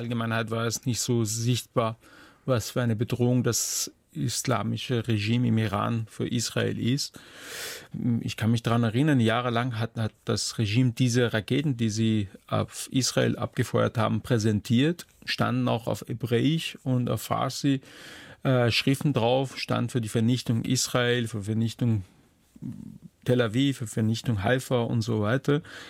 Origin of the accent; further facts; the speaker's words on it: Austria; das ist der Vorteil in Deutschland, dass ich immer als Österreicher wahrgenommen werde